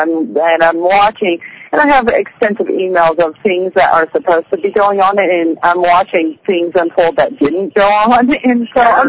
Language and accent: English; Las Vegas, Nevada, United States; I'm from Las Vegas.